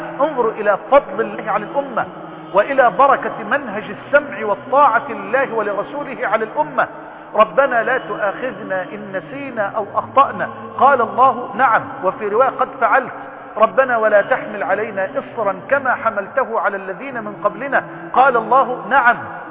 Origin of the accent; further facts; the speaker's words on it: Egypt; يا رب اجعل بلدنا مصر واحة للأمن والأمان